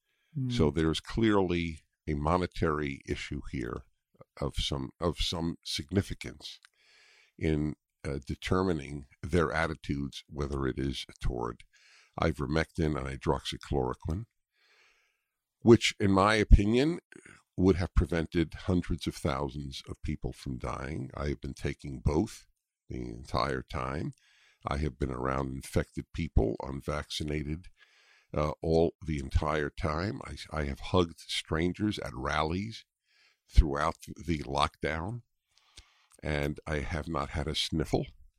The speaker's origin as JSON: {"language": "English", "region": "New York", "country": "United States", "tie": "born or raised there", "moved": "as an adult", "lives_now": "California, United States", "said": "as a kid who, growing up in New York, reading the New York Times and the New York Herald Tribune, even in elementary school, I loved papers, loved them. I subscribed to the New York Times when I came to California in 1976"}